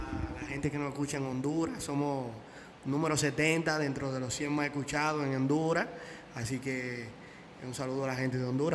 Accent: Santiago, Dominican Republic; Yo nací en Santiago, ¿sabes? Pero mi familia es de La Romana, mi familia del Este. Y toda mi familia del Este, pero yo nací en Santiago, tuve esa dicha y tengo muchas cosas en mi vocabulario que son de Santiago.

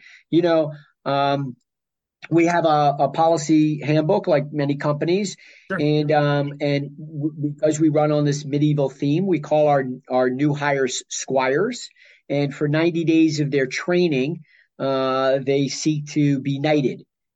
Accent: New Orleans, Louisiana, United States; also born or lived in New Jersey; I was originally born in New Jersey, and I moved down there in New Orleans. I was there for most of my early schoolin

